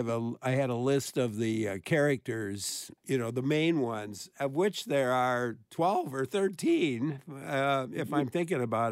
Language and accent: English; Stoughton, Wisconsin, United States; born there; I was born in Stoughton, Wisconsin, and of course